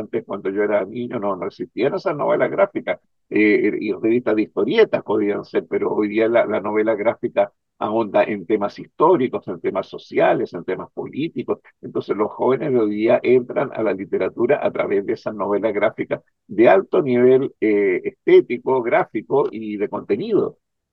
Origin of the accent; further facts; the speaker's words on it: Valparaíso, Chile; now in Santiago, Chile; recién llegado a Santiago, porque no te olvides que yo soy de Valparaíso. Así que cuando yo llegué en el año 79